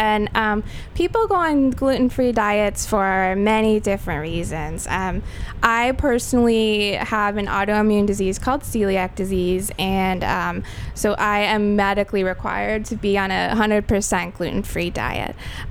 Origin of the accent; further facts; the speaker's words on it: Queens, New York, United States; the first thing I usually get when I tell people that I'm from Queens, I live in Astoria